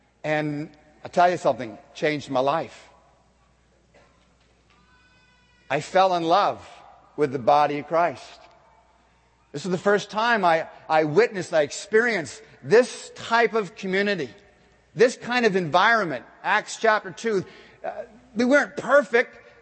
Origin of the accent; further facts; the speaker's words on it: Cleveland, Ohio, United States; This is downtown Cleveland, Ohio. By the way, I'm not from Iowa, but I'm happy to be with all you Iowans.